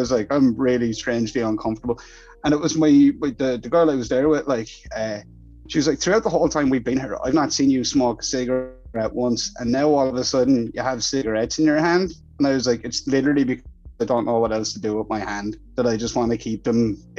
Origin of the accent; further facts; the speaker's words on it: Ireland; Well, without that, I'm Irish.